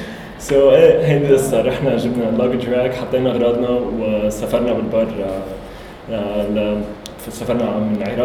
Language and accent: Arabic; Kuwait; انا خلقت وعشت بالكويت. بقى من اول ذكرياتي كانت حرب الخليج.